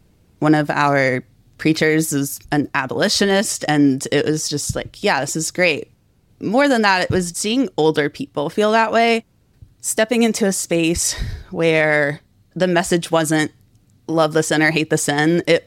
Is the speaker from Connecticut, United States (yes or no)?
no; West Virginia, United States; I grew up in Southern West Virginia, evangelical Christian household, backwoods Methodist church.